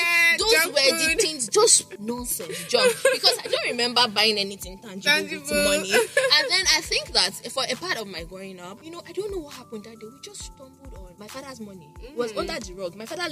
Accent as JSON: {"language": "English", "country": "Nigeria", "said": "You know, making money in this generation as a Nigerian, it's not easy something."}